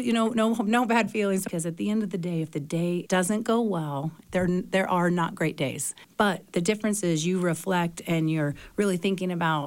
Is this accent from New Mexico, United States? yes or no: no; Tampa, Florida, United States; Well, I grew up in Tampa, Florida. I went to college in Tampa to study to be a teacher.